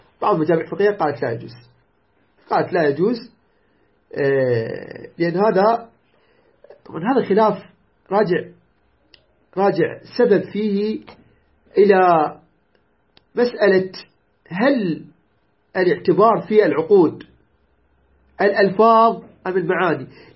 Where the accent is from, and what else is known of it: Iraq